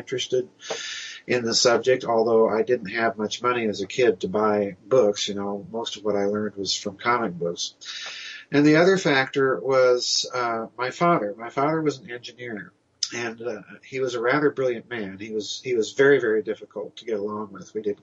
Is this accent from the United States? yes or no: yes; South Dakota, United States; Growing up in South Dakota, I grew up around a lot of Germans. There's a lot of German people in South Dakota.